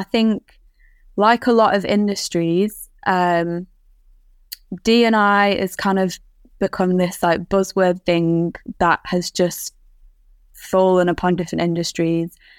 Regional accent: Sheffield, Yorkshire and the Humber, United Kingdom; from a guy who lived in Sheffield, my hometown, who set it up.

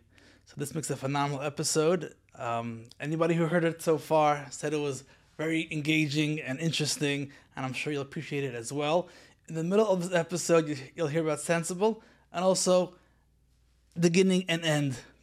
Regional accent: Muncie, Indiana, United States; Now, I'm from Muncie. We say P1A.

